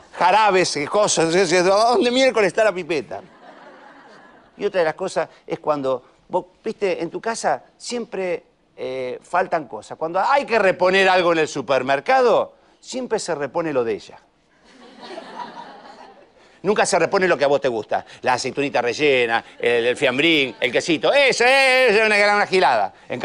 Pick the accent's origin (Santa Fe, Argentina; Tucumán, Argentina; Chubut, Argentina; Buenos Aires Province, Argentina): Santa Fe, Argentina; now in Buenos Aires, Argentina; yo le tengo odio a la escalera mecánica porque cuando vine de Santa Fe acá yo tardaba.